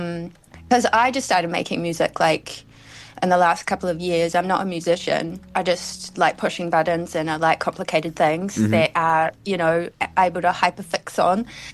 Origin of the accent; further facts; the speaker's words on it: Dunedin, Otago, New Zealand; also born or lived in Nelson; Yeah, I was born in Nelson. Kind of travelled around like gypsies, to be honest. And then moved to Otipoti when I was about 4 or 5.